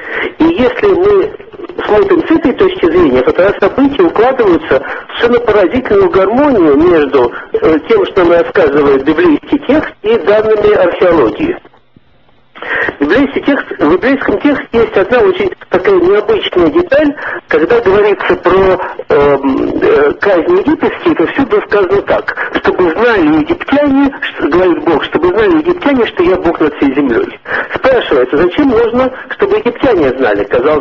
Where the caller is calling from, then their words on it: Israel; Я уже дозвонился из Израиля.